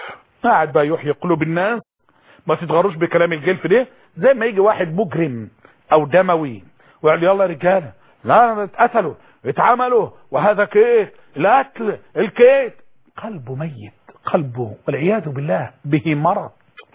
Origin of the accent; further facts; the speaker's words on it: Egypt; لا لا أقصد مغفل لغويا المعنى الصحيح، عندنا في مصر مغفل بقى سب